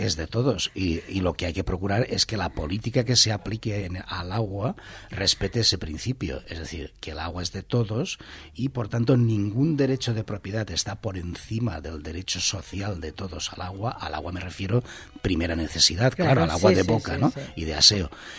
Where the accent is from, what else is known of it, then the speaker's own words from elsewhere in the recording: Valencian Community, Spain; de eso depende nuestra misma pervivencia como especie, ya no como valencianos, como especie humana.